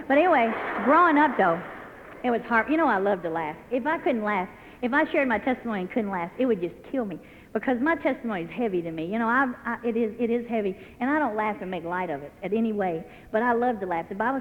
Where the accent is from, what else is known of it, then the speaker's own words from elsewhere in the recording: United States; I said, I'm American.